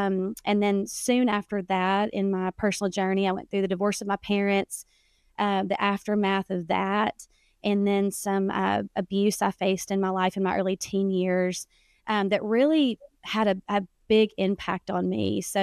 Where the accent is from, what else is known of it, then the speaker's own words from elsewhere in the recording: Arkansas, United States; So I was raised in Arkansas. The listeners probably hear a little bit of that when they hear me talk. I was raised in small town Arkansas.